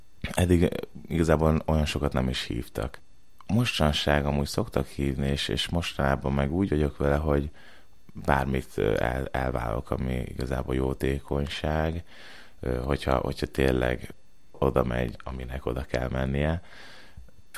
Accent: Pápa, Veszprém County, Hungary; also born or lived in Kenya; Én itt születtem pápán, nem csak ide jártam pápára, szóval én 90-ben itt születtem a Veszterházi kórházba.

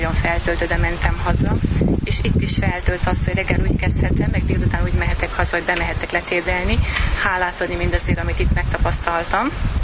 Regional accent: Ciugheș, Bacău County, Romania; Erdély lévén, én a Gyümes völgyéből, Magyar Csügyésből származom.

